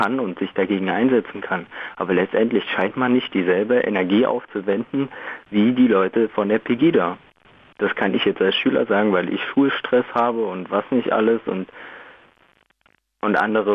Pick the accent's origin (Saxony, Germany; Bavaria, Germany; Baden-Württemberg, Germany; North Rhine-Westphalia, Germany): Saxony, Germany; Dresden; wie sehr mich das als Dresdner irgendwo beschwert, dass meine Heimatstadt von jeden Montag zu so einem Mecker für Rechtsextreme oder für so genannte besorgte Bürger wird